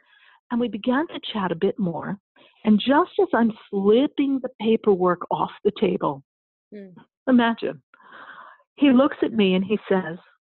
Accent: New York, United States; I said, Rich, I'm from New York. I can get anybody's credit card.

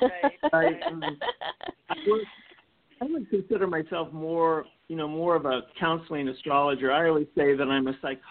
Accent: Kansas City, Missouri, United States; I'm from Kansas City, Missouri.

